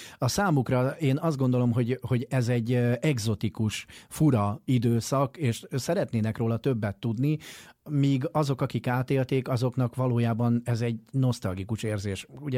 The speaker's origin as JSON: {"language": "Hungarian", "country": "Hungary", "said": "magyar ember vagyok"}